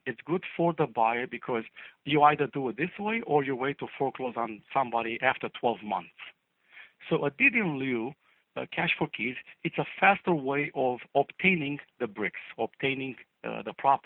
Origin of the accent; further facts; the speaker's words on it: Romania; I grew up in Romania. It's an Eastern European country. And when I grew up there, it was a communist country, right? Just like North Korea is today. So I grew up in that system.